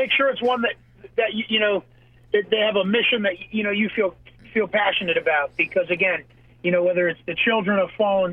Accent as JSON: {"language": "English", "town": "Northport", "region": "New York", "country": "United States", "tie": "born or raised there", "said": "Well, look, as you know, I grew up in Northport. I'm proud to say I grew up out on Long Island, and it's a great part of the country."}